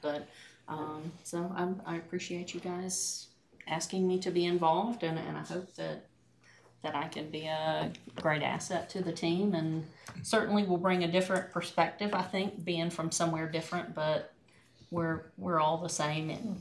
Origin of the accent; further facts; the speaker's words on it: Georgia, United States; now in Utah, United States; it's strongly apparent that I'm not a native Utahan. I'm from Georgia. I've lived here for 2 years